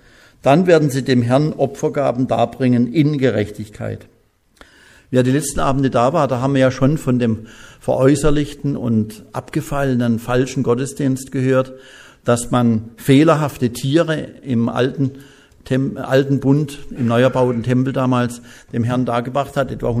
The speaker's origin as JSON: {"language": "German", "region": "West Germany", "country": "Germany", "said": "Ich bin auch ein Wessi, ich darf das sagen."}